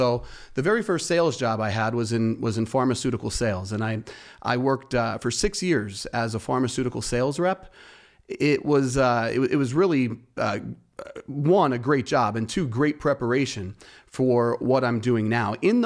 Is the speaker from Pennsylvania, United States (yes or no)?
yes; Wilkes-Barre, Pennsylvania, United States; now in Mountaintop, United States; I'm a lifetime resident of Northeastern Pennsylvania. I grew up in Wilkes-Barre, spent the vast majority of my early life there. And now I'm in Mountaintop. I'm there with my wife and two kids, and we chose to stay in Northeastern Pennsylvania